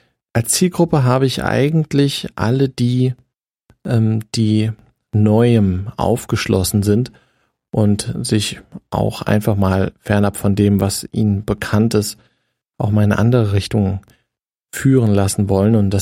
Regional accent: Frankfurt am Main, Hesse, Germany; also born or lived in Groß-Umstadt; now in Darmstadt, Germany; Geboren bin ich in Groß-Umstadt, habe meine Kindheit, Jugend und das frühe Erwachsenenalter in Frankfurt am Main verbracht und wohne mittlerweile aber in Darmstadt.

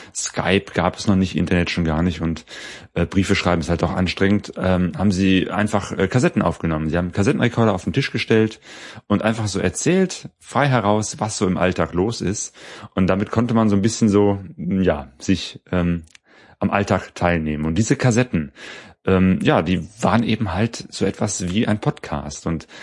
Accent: Bergisch Gladbach, North Rhine-Westphalia, Germany; also born or lived in Cologne; Ich bin geboren 1972 und komme hier aus Deutschland, bin in Köln geboren, aufgewachsen in Bergisch Gladbach, also im Bergischen Land in der Provinz in der Nähe von Köln und lebe aber jetzt hier im Ruhrgebiet.

